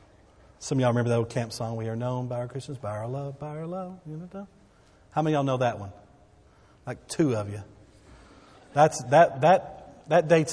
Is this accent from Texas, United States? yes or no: yes; Texas, United States; accent: Texas; some of y'all make fun of my Texas vernacular and so forth. Well, I grew up in Texas, 60 miles north of here.